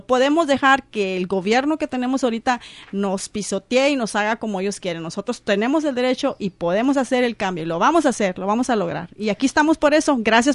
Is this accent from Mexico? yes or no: yes; Mexico; Pero nosotros como mexicanos sí podemos.